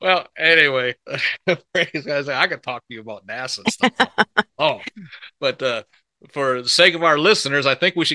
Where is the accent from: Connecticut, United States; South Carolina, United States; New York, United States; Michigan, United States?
Michigan, United States; moved away as an adult; also born or lived in Texas; now in Baltimore, United States; I was originally from Michigan, but joined the military straight out of high school, and we traveled all over, ended up down in Texas, and we lived there for 10 years.